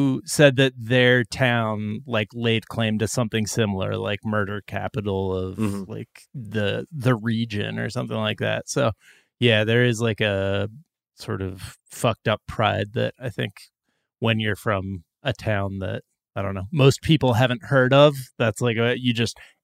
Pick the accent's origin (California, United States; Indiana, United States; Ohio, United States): Ohio, United States; Dayton; We know what they do to us when we're being delivered in the Miami Valley hospitals.